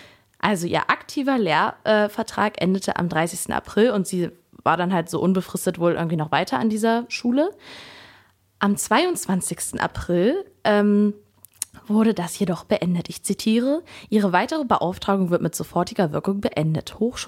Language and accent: German; East Germany, Germany; Und das ist aber nicht nur bei uns im Osten so